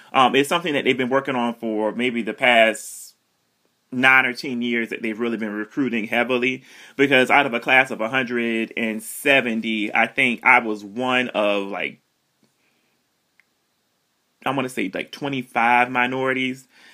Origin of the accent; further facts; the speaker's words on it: the South, United States; being from the South and everything, there is an inherent distrust of the healthcare system, because as African American people, we haven't been a part of the healthcare system that long